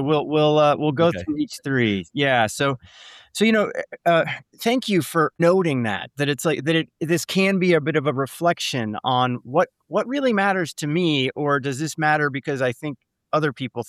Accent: Midwest, United States; You know, you like in back where I grew up in the Midwest, we always mowed the yard.

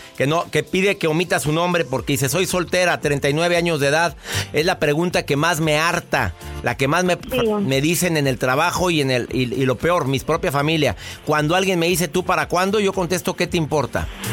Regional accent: Mexico; En mi país, México, a los 18 ya dicen que ya puedes ir a los antros a reventarte y hacer lo que te dé tu reverenda gana.

